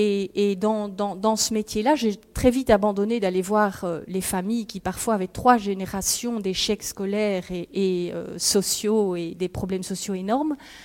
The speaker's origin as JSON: {"language": "French", "town": "Liège", "region": "Wallonia", "country": "Belgium", "said": "Et je viens de Liège."}